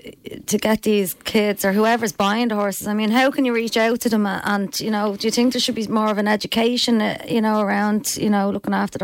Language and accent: English; Tallaght, County Dublin, Ireland; I'm from Tallaght myself, and I remember growing up, there was always horse.